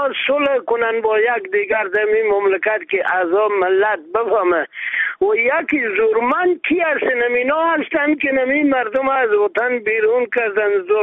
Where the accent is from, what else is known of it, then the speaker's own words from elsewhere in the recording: Afghanistan; ما مسلمان هستیم، ما افغان هستیم